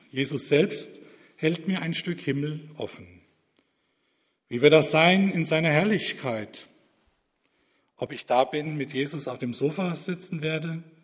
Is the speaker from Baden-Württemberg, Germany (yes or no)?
no; Sonsbach, North Rhine-Westphalia, Germany; Gebürtig komme ich aus Sonsbach